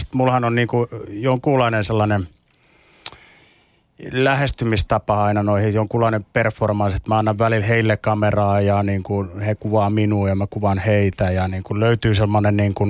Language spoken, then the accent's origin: Finnish; Russia; Finnish is a second language; mittasuhteethan meillä Venäjällä on silleen, että Moskova ja Pietari, ne tavallaan kehittyy